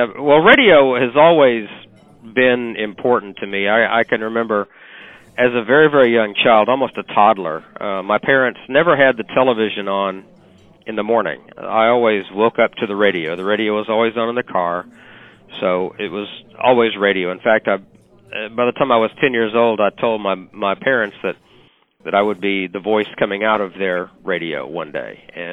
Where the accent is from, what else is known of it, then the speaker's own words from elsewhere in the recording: Oklahoma, United States; now in Mississippi, United States; I'm from Oklahoma, but I live in Mississippi and I work in Louisiana.